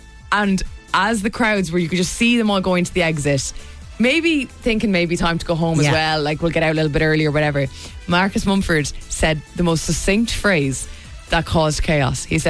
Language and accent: English; Ireland; which is kind of a funny one as an Irish person. It doesn't sit very well with us.